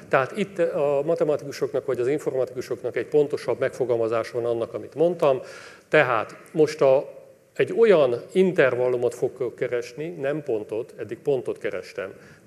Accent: Hungary; tudták, hogy én Magyarországról vagyok

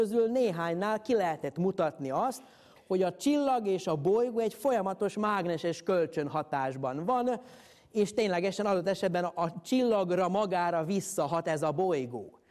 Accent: Hungary; büszkén mondhatom el, mint magyar csillagász

